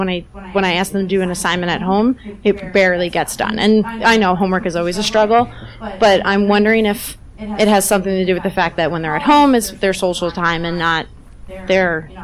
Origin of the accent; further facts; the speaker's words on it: United States; I'm actually from the United States. I teach in New York City in an inner city school.